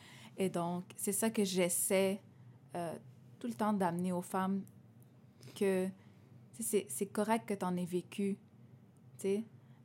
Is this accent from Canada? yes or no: no; Lebanon; en étant une femme qui vient aussi d'une culture, tu sais, je suis libanaise, fait que c'est une culture très ancrée, avec beaucoup de valeurs très spécifiques